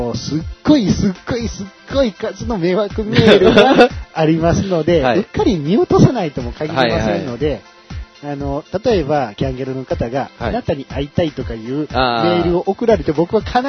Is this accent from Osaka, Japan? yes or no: yes; Osaka, Japan; 大阪人としてはね。